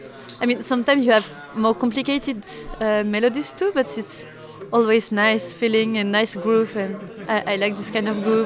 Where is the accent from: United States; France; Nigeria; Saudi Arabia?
France; English is a second language; now in Brussels, Belgium; I'm from France, but now I live in Belgium, in Brussels, since 6 years.